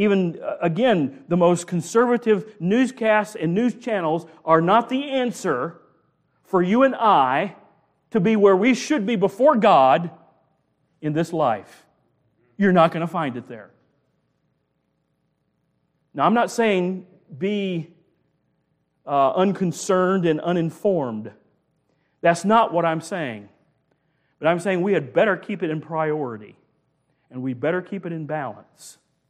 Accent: Greenville, United States; and I was raised here in Greenville. I've seen how it's changed.

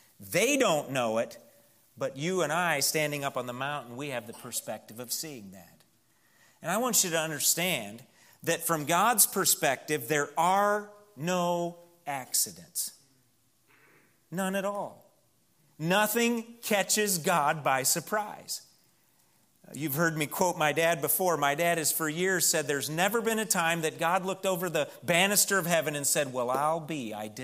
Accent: Missouri, United States; I remember growing up in West St. Louis County in the city of Pond

